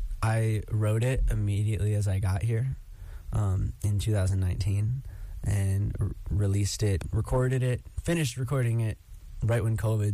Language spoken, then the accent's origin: English; Auburn, New York, United States; I guess I'm an acoustic, often, but indie pop artist, and I'm from Auburn, New York.